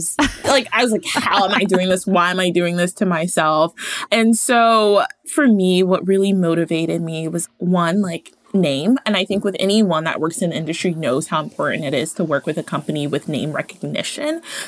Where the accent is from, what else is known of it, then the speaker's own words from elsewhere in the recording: New Jersey, United States; also born or lived in New York; now in Ohio, United States; I was born in New Jersey, spent a lot of time between New Jersey and New York growing up, but then my family relocated to the rural Ohio suburbs where I have like deer and cattle in my backyard.